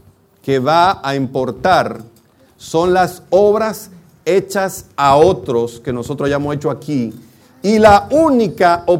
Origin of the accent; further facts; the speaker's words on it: Mexico; moved away; cuando yo vine de México, yo me recuerdo que yo compré muchos dólares y me quedé con unos cuantos pesos mexicanos en los bolsillos.